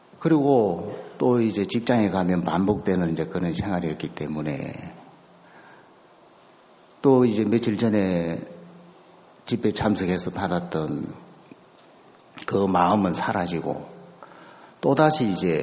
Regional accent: Hapcheon, South Gyeongsang, South Korea; 제 고향은 이쪽에서 조금 가면 있는 합천이라는 골짜기인데

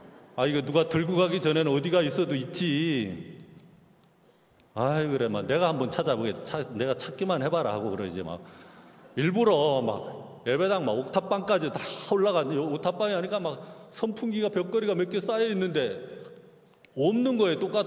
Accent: Gangwon, South Korea; also born or lived in Jeolla; 제 고향은 전라도하고는 거리가 멀어져 강원도인데

